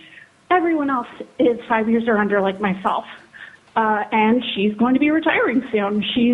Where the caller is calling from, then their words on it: Anchorage, Alaska, United States; I am representing myself, and I am calling from Anchorage.